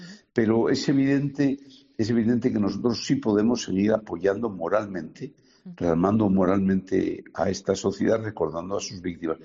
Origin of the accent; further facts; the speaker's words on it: Basque Country, Spain; sabemos que la verdad está desaparecida en buena medida en mi tierra del País Vasco